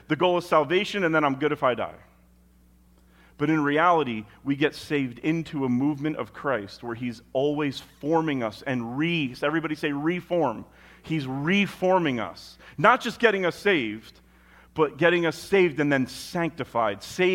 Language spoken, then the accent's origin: English; Peekskill, New York, United States; And I remember I grew up in Peekskill, and we would go up Maple Avenue to D&M's Pizza all the time on Friday.